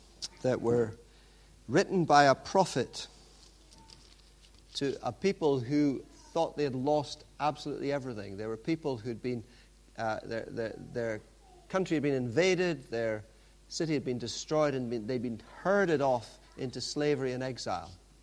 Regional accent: Pakistan; born there; I don't know if you know this, but I was born in Pakistan.

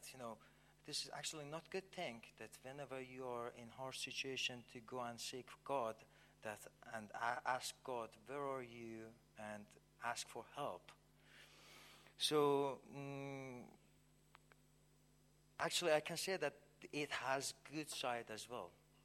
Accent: Iran; I'm from Iran, Middle East, and I just 3 years ago became a believer, not like you from the childhood growing in the church. I had a background from Muslim.

